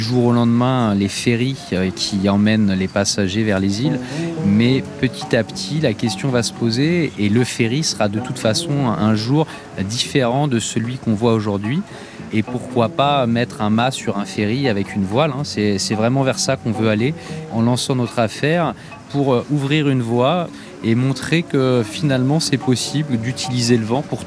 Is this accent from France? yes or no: yes; Paris, Île-de-France, France; Alors j'ai grandi à Paris, mais j'ai eu la chance de pouvoir faire du bateau avec mon père.